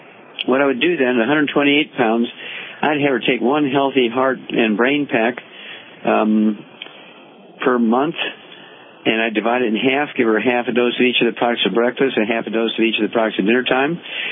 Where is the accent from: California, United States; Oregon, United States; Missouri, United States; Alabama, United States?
Missouri, United States; born or raised there